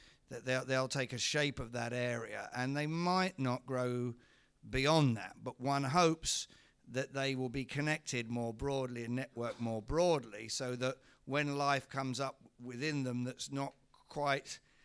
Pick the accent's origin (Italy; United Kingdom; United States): United Kingdom; England; Because I think the thing is we deify, we've done this as English people.